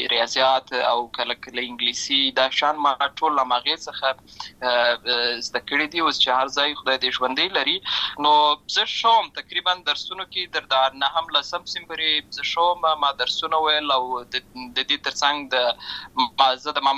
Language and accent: Pashto; Lashkar Gah, Helmand, Afghanistan; زه په اصل کې د اروزګان ولایت یم، اما زه په هلمند ولایت لشکرګاه کې پیدا شوی یم